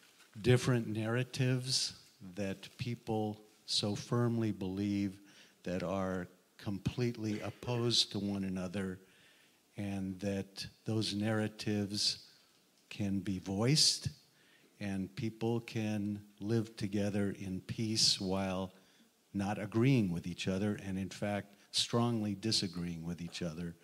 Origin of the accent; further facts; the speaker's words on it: Berkeley, California, United States; I grew up in Berkeley, and I grew up as the son of a Palestinian Arab and an Israeli Jewish mom.